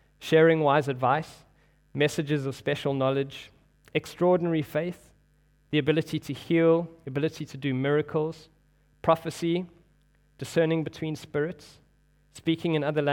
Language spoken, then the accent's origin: English; South Africa; growing up in South Africa, you cannot avoid but watching rugby.